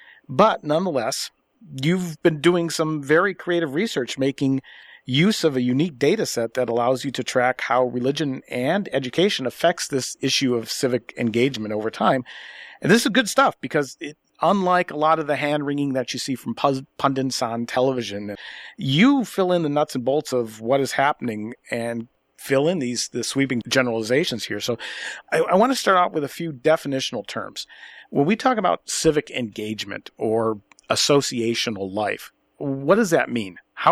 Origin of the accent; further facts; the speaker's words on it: Duvall, Washington, United States; You know, I'm from Duval, Washington, and I just love Duval